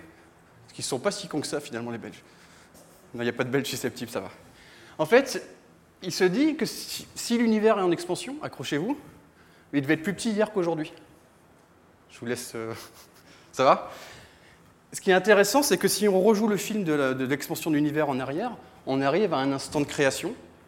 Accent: Brittany, France; Moi, j'ai grandi en Bretagne, le brouillard, je le voyais souvent.

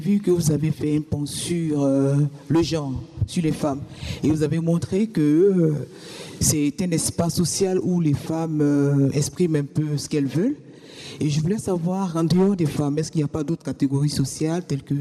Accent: Côte d’Ivoire; je suis sociologue, je viens de la Côte d'Ivoire.

